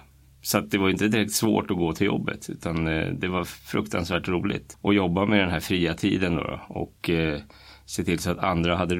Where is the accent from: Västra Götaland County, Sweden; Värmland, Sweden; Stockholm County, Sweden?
Stockholm County, Sweden; Tyresö; är 44 år gammal, född och uppvuxen i Tyresö, flyttade härifrån 2005. Gick på Kumla skola. Eller först gick jag på Hanvikens skola och senare på Kumla skola